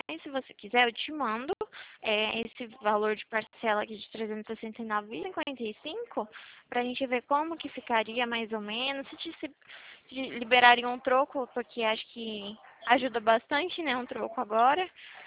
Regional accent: Atibaia, São Paulo, Brazil; Eu sou de Atibaia.

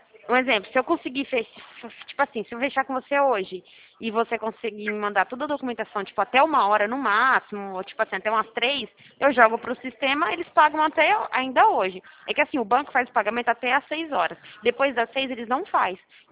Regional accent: Americana, São Paulo, Brazil; eu sou do interior de São Paulo, em Americana.

